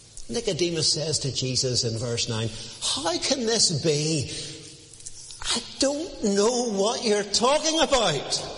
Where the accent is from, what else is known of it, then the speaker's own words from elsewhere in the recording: Bangor, Northern Ireland, United Kingdom; I was brought up in Rosemary Park Baptist Church in Bangor. There are one or two Rosemary Parkers about Lisburn, and I met one or two of them this morning.